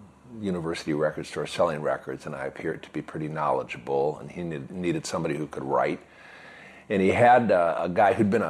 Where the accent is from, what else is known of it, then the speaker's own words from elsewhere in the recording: Detroit, Michigan, United States; also born or lived in Brooklyn, New York; I was born in Brooklyn. Ah. But we moved to Detroit before I was five. And, you know, I went to Detroit Public Schools and through the ninth grade, and then the suburbs.